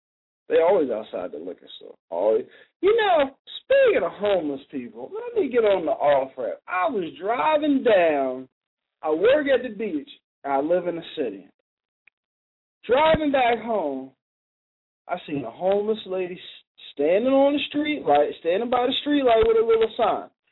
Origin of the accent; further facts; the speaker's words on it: New Jersey, United States; Now, if y'all don't know about New Jersey, I'm from New Jersey. New Jersey is it's two different, it's like four different states in one. You got North and South Jersey.